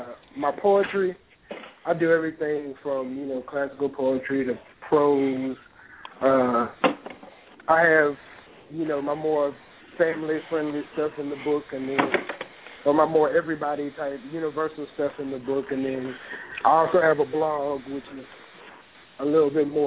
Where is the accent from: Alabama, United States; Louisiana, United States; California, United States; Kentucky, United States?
Louisiana, United States; Baton Rouge; I'm from Baton Rouge.